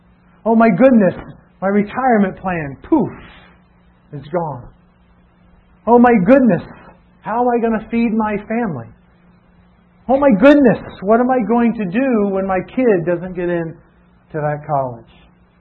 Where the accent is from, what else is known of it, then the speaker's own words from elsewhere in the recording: the South, United States; I don't even like Domino's Pizza. I'm from the South. I used to love Domino's Pizza until I moved here and you ruined me.